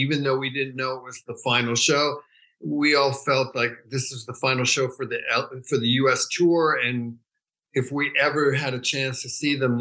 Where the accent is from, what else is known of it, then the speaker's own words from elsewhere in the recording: New York City, New York, United States; moved away as an adult; also born or lived in Northern California / San Francisco; now in Los Angeles, United States; I grew up in New York City. And then in 71, I moved to Northern California because of some legal matters in New York that made me have to leave.